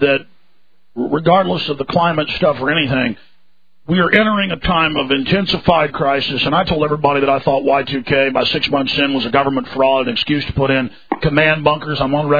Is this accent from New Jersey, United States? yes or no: no; Dallas, Texas, United States; I remember growing up in Dallas, it would be a little bit of a snowstorm